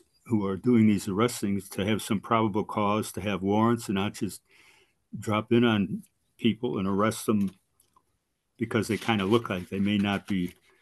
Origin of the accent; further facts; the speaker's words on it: Joliet, Illinois, United States; These troops suddenly show up in Elwood, Illinois, which is a little bit south of Joliet, which is my hometown.